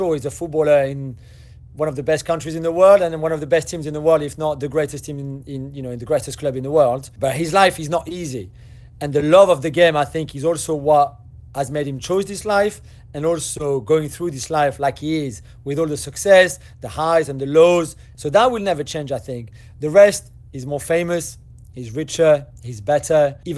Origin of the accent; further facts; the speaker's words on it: Paris, Île-de-France, France; English is a second language; now in London, United Kingdom; I'm from Paris. I was born there. Then I moved to London 23 years ago now.